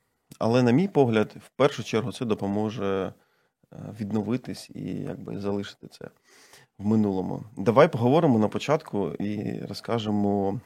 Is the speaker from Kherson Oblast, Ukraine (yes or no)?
yes; Kherson, Kherson Oblast, Ukraine; я психолог-аспірант Інституту психології, я сам з Херсона